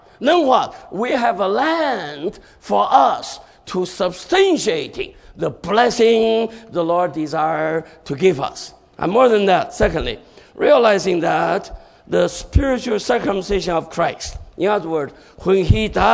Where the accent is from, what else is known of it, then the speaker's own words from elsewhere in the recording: Cleveland, Ohio, United States; I'm from Cleveland. I serve the Lord in Cleveland. And there's a church in Cleveland.